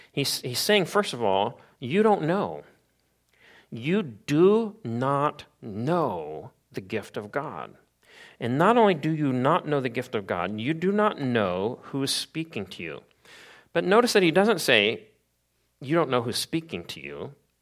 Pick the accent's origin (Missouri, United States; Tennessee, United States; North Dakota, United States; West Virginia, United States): Missouri, United States; When I was young, I grew up in Missouri. I shared a room with my older brother and with my youngest brother.